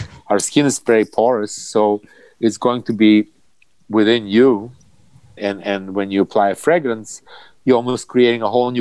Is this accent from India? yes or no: no; Russia; when I was growing up in Russia, my mother, I was 6 years old